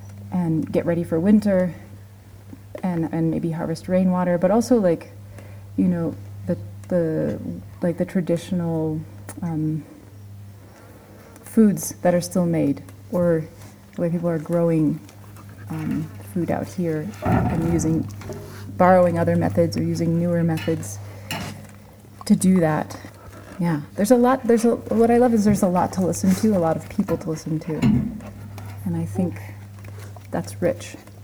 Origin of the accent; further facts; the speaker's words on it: New Mexico, United States; I'm from New Mexico, but coming up to northern New Mexico to live now